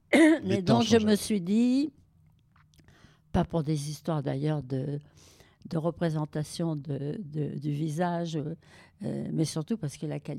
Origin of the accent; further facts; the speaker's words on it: Nice, Provence-Alpes-Côte d'Azur, France; also born or lived in Limoges; mon père était nommé à Nice avec son orchestre. Et donc j'ai quitté Limoges, je suis née pour arriver à Nice